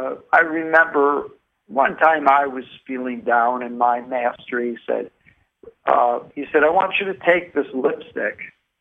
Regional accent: Detroit, Michigan, United States; I'm originally from Detroit myself.

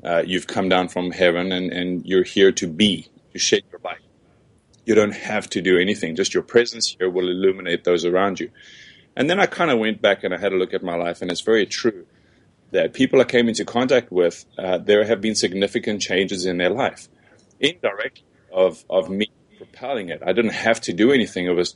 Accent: South Africa; moved away as an adult; I was born and raised in South Africa. I've been here for about 14 years. Arrived when I was 24.

